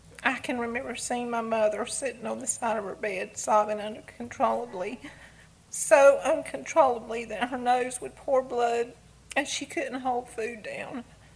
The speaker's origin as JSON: {"language": "English", "town": "Waycross", "region": "Georgia", "country": "United States", "tie": "born or raised there", "also_born_or_lived": "Macon / Savannah", "said": "He led me back here to Waycross, my hometown, after 30 years of living in Macon and Savannah area."}